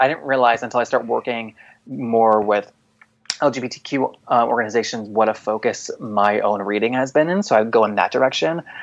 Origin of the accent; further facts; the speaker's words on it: North Carolina, United States; I grew up in North Carolina, the bathroom state.